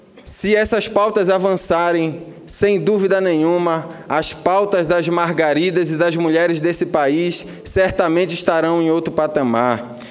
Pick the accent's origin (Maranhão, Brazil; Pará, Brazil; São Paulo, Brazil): Pará, Brazil; born there; uma cearense, que há mais de 40 anos emigrou do Ceará para o Pará, que foi onde eu nasci.